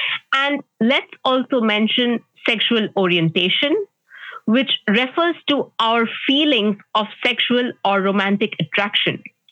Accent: India; moved away; also born or lived in France; Growing up in India, my everyday reality was the only reality I knew.

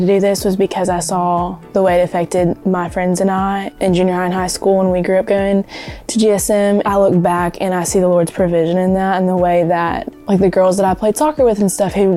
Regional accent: Lindale, Texas, United States; I grew up in Lindale, so I've been going to Grace since I can remember.

